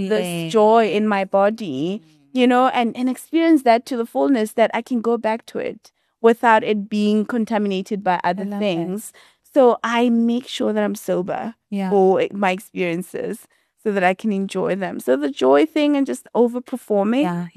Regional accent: Limpopo, South Africa; Because I'm from Limpopo, and when I was in varsity, everyone was like, bring us avocados

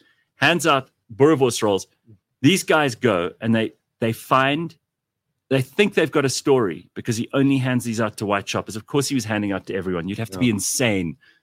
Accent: South Africa; I'm South African.

